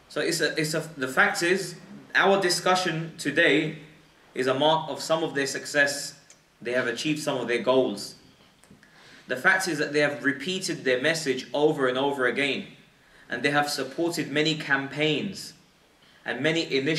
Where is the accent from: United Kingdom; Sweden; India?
United Kingdom; Stamford Hill, London; I'm from Stamford Hill, I'm a Hackney boy.